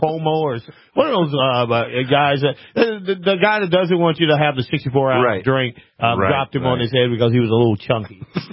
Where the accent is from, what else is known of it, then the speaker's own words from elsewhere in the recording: the South, United States; accent: Southern; You will hear my annoying Southern accent somewhere.